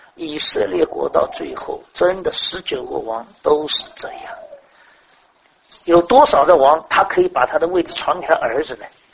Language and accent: Chinese; China; 我们中国人常常讲孝孝孝，讲孝字，有没有？